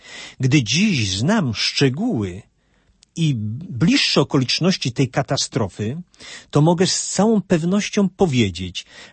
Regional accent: Bochnia, Lesser Poland, Poland; now in Krosno, Poland; ja urodziłem się w Bochni, w diecezji tarnowskiej. Tam jest mój dom rodzinny, tam jest reszta rodzeństwa. Natomiast sam przyjechałem na chwilę do Krosna. I ta chwila trwa już 32 lata.

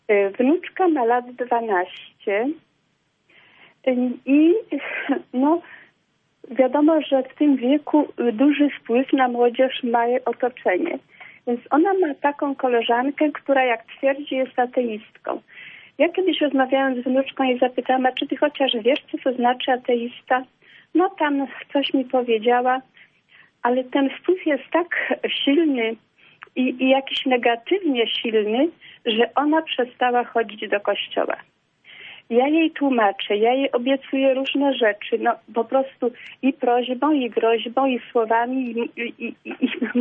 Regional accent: Warsaw, Masovian Voivodeship, Poland; z Warszawy.

